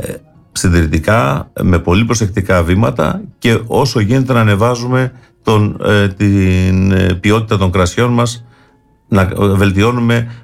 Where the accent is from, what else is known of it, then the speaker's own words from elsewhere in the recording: Kiato, Peloponnese, Greece; Εμείς καταγόμαστε από το Κιάτο, είναι η πατρίδα μας